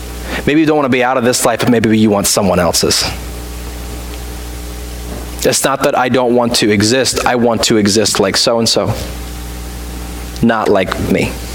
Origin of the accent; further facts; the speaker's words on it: the South, United States; I'm from the South.